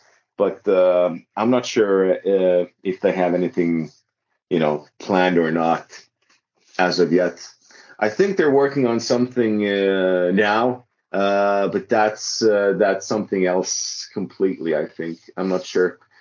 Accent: Norway; I'm from Norway.

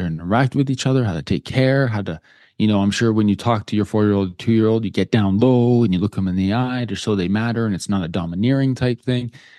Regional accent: Calgary, Alberta, Canada; also born or lived in Three Hills; I grew up in Calgary, Alberta, which is a city of about 1.6 million people, big center. And then right before I was 12, my family moved to a small town about an hour and 50 minutes northeast of Calgary.

